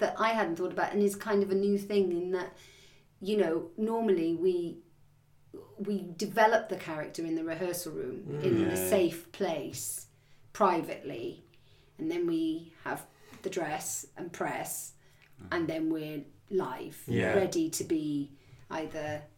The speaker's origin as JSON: {"language": "English", "region": "Wales", "country": "United Kingdom", "accent": "Welsh", "said": "I mean, I know I am Welsh, and I know that I do sound Welsh, especially when I've had a few wines or I'm angry. But generally, day to day, my accent's always been there, but it's softer."}